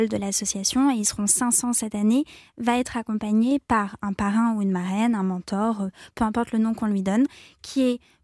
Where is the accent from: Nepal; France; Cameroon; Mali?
France; Auvergne-Rhône-Alpes; Oui, effectivement, j'ai grandi dans l'Allier. J'ai eu une enfance donc campagnarde, vraiment très heureuse.